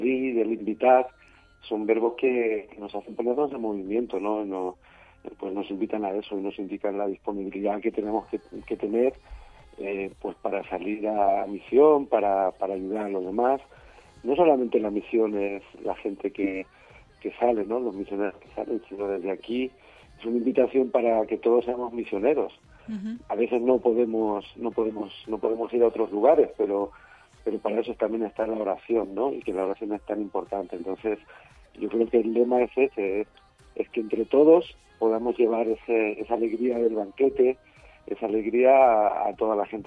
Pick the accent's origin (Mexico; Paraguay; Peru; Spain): Spain; Fuente el Fresno, Castilla-La Mancha; yo soy de Fuente del Fresno, uh-huh. Y durante casi 20 años pues he estado en misión en el sur de Chile, también en Bolivia